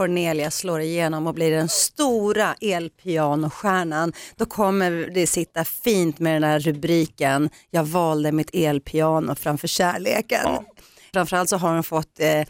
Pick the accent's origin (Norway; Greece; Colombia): Greece; Swedish is a second language; now in Sweden; i sydligare breddgrader där jag kommer ifrån, Grekland